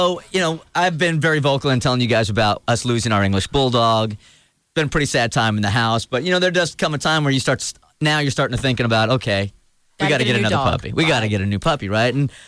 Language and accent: English; California, United States; You know, I'm from California.